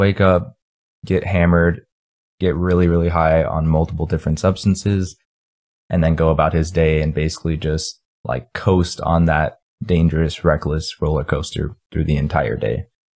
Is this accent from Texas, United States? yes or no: yes; Texas, United States; As a Texan, I feel like he's specifically talking to us right there, speaking our Texan language.